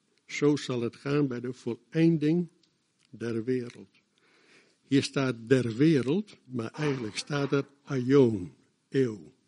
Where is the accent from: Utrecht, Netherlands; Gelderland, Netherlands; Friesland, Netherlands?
Friesland, Netherlands; Kijk, ik ben wederom geboren, maar ik blijf wel een Fries.